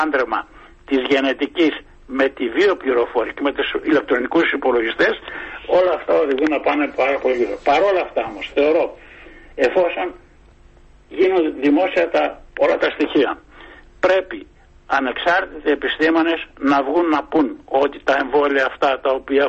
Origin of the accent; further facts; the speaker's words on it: Drama, Eastern Macedonia and Thrace, Greece; now in Thessaloniki, Greece; γιατί κατάγομαι από τη Δράμα, έτσι, παρόλο που είμαι στη Θεσσαλονίκη αυτή τη στιγμή